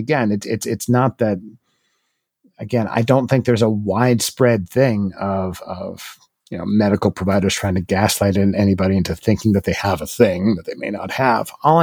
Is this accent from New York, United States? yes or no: no; Iowa, United States; now in Chicago, United States; I'm a kid from Iowa who lives in Chicago. I don't know if I can say y'all.